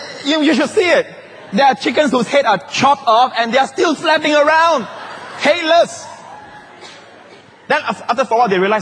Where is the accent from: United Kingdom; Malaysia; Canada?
Malaysia; also born or lived in Singapore; Although I was born in Singapore, my father worked 8 years in Malaysia, and we stayed in a place that is almost akin like a village, a kampong.